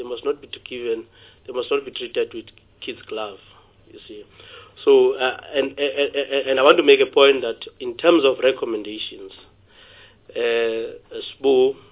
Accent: Port Elizabeth, Eastern Cape, South Africa; I come from Port Elizabeth.

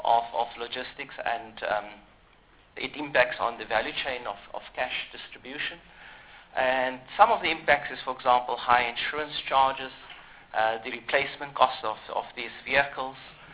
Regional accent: South Africa; as any South African

